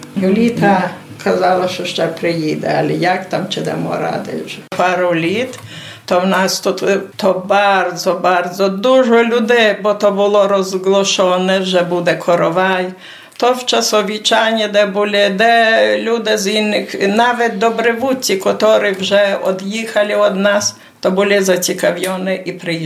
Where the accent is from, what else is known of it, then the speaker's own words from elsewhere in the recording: Warsaw, Masovian Voivodeship, Poland; я з Варшави.